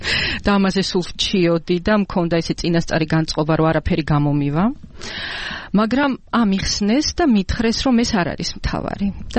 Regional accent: Akhalgori, Mtskheta-Mtianeti, Georgia; moved away; also born or lived in Tserovani; დედა ჩემი უბრალოდ არის ახალგორის რაიონიდან წარმოშობით და ახალგორიც არის ჩემი მშობლიური კუთხე. და 2008 წლის საშინელი ომის შემდეგ ჩვენ აღმოჩნდით წეროვანში. იქ ვცხოვრობდი.

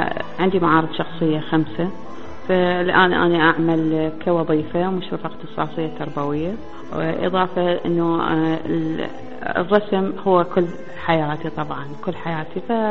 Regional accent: Al Diwaniyah, Al-Qadisiyyah Governorate, Iraq; عندنا بالجنوب، أنا من محافظة القادسية أو الديوانية نسموها هسه، عايشة بالبستان وعايشة شايفة بنات الريف شلون يلبسون

